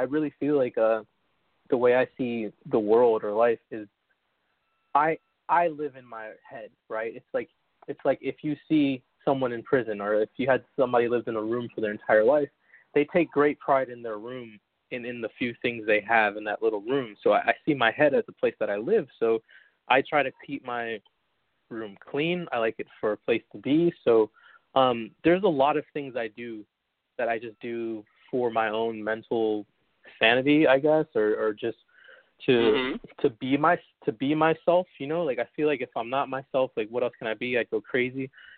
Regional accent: Bolingbrook, Illinois, United States; I'm from Bolingbrook originally.

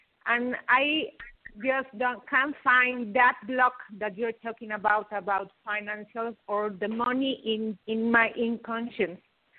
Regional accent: Mexico; I'm from Mexico.

